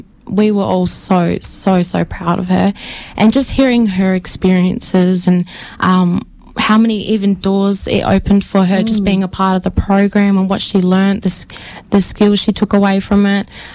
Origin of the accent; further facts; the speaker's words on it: Fremantle, Western Australia, Australia; Yes. So I was born and raised on Whadjuk Boodja, Fremantle, but my family do come from the southwest, so Mount Barker, Katanning, Albany, all them areas. I'm a Menangarang Noongar Yorga